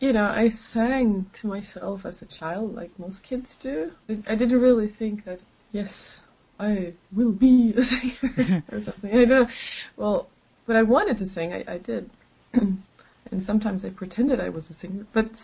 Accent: Ås, Jämtland, Sweden; now in Stockholm, Sweden; Well, I live in Stockholm since a long time now, but originally I come from further up north. It's a small village called Ås, A with a circle and S, in Jämtland, close to the mountains.

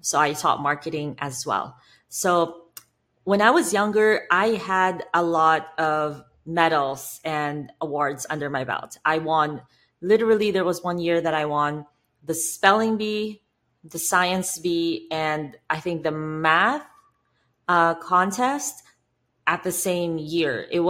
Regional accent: Philippines; So a lot of you people may know my personal story of how I grew up poor in the Philippines and how that is a very different experience from growing up poor in a more developed country.

